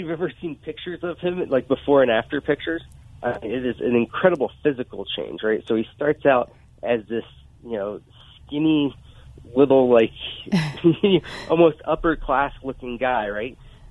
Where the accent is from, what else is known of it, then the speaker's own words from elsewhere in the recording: Pennsylvania, United States; I'm not. I'm from Pennsylvania.